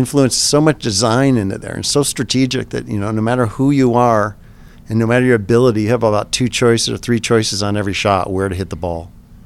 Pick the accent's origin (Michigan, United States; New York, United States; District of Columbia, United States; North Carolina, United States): Michigan, United States; I grew up in Michigan.